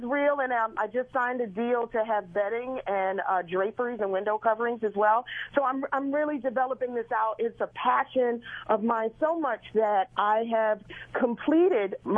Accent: Philadelphia, Pennsylvania, United States; now in Atlanta, United States; Number one, I live in Atlanta now, but Philly is still my heart. I grew up in West Oak Lane. I grew up in Cheltenham Mall, riding the XH bus up and down Broad Street.

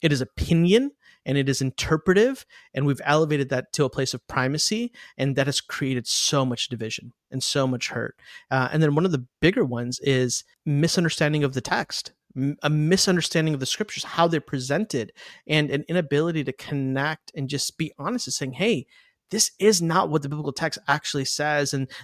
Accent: India; So I'm Indian, from India. It is not common, let me say it that way, to have an Indian who grew up in a Christian household.

